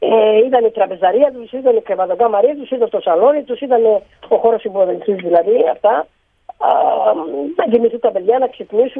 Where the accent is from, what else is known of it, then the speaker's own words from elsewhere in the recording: Karpathos, South Aegean, Greece; Με κάνεις να σου πω το ποίημα που έχω βγάλει για την Κάρπαθο, εγώ η ίδια.